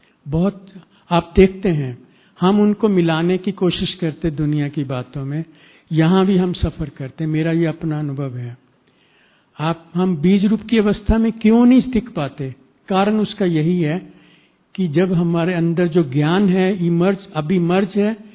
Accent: Punjab, India; मैं वापस अपने गांव जलंधर डिस्ट्रिक्ट का रहने वाला हूं

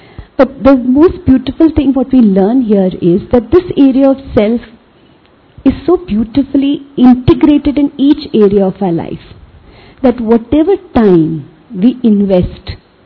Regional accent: Mumbai, Maharashtra, India; So I come from Mumbai

